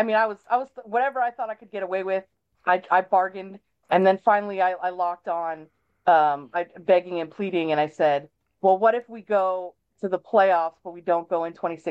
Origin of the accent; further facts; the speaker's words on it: United States; I'm an American, so don't ask me what Celsius is.